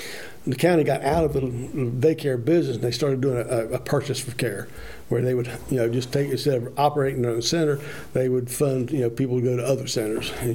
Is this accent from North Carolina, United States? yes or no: yes; Albemarle, North Carolina, United States; when I was growing up in Albemarle on Cannon Avenue, there's a lot of big oak trees and stuff.